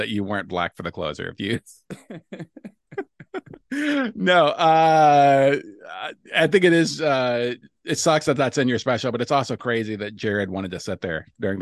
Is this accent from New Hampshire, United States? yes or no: no; Louisville, Kentucky, United States; I am headlining the Planet of the Tapes in my hometown, Louisville, Kentucky.